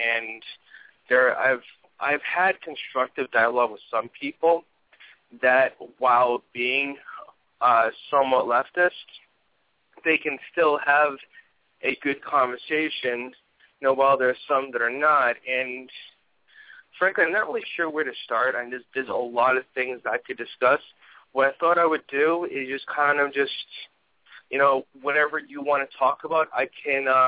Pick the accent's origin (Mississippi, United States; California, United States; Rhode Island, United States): Rhode Island, United States; now in Georgia, United States; I'm originally from Rhode Island. I'm in Georgia.